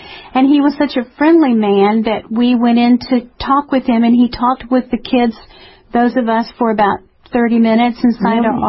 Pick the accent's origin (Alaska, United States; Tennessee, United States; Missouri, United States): Tennessee, United States; Memphis; Well, that's right. My hometown is Memphis. That was … hometown.